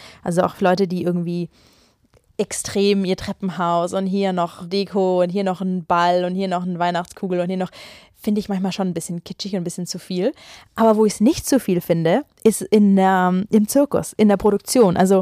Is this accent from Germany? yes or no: yes; Ulm, Baden-Württemberg, Germany; weil meine Mutter kommt aus Hamburg, wir sind aber aufgewachsen in Ulm und mein Vater kommt aus Madrid.